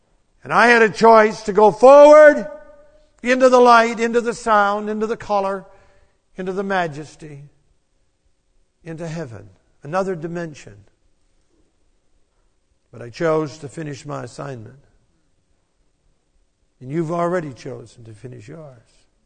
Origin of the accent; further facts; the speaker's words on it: Cleveland, Tennessee, United States; I'm from Cleveland, Tennessee. That's a place. A little bit like Ark City, a little non-important place.